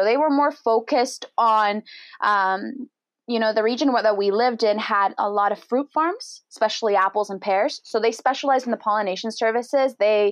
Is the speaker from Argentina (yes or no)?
yes; Argentina; We are originally from Argentina, South America, and our beekeeping journey actually started even before I was born.